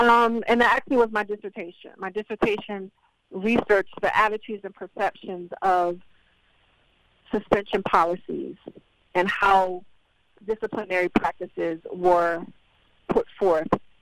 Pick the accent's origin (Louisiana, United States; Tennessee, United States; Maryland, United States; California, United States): Maryland, United States; I grew up here on the Eastern Shore, graduated out of Waucomico County Schools, and never had an African-American history course until I got to college.